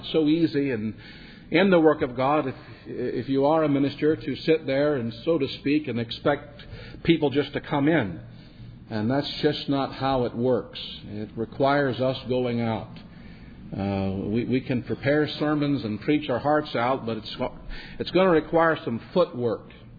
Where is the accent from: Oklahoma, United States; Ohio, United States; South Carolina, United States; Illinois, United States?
South Carolina, United States; Columbia; I am from Columbia, South Carolina, the pastor of Covenant Free Presbyterian Church.